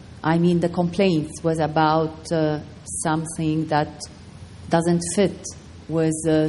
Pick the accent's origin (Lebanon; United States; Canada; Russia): Lebanon; I'm from Lebanon